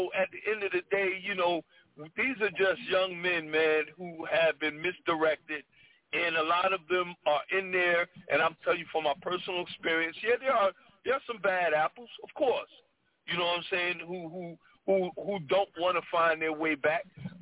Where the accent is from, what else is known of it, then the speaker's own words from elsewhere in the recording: Paterson, New Jersey, United States; I'm from Paterson, New Jersey.